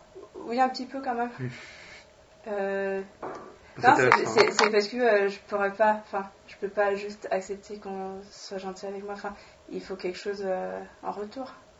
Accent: Gothenburg, Västra Götaland, Sweden; French is a second language; Je viens de Göteborg, moi.

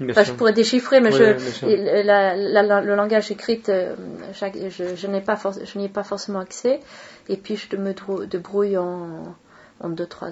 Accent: Stockholm, Stockholm County, Sweden; now in Paris, France; De Stockholm.

